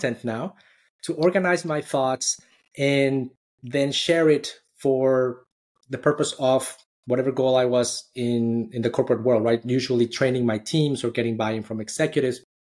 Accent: Mexico City, Mexico; Well, my journey really started in Mexico City. So I'm born and raised in Mexico City. I studied engineering there

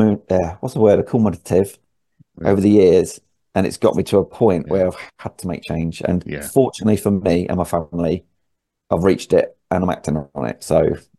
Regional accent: Spalding, East Midlands, United Kingdom; because I'm from Spalding, it's a small town, everybody seems to know everybody.

